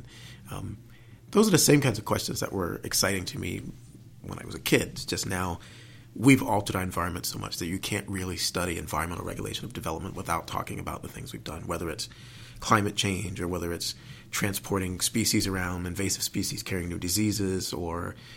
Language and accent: English; South Carolina, United States; I grew up in South Carolina